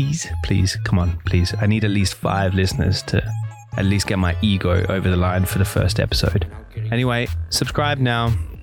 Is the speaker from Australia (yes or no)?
yes; Australia; now in Vienna, Austria; I'm Australian … over here.